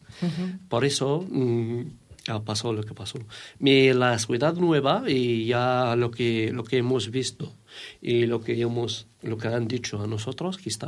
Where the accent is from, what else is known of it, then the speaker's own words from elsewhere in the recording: Morocco; Spanish is a second language; now in Balaguer, Spain; Y bueno, soy marroquí, sí.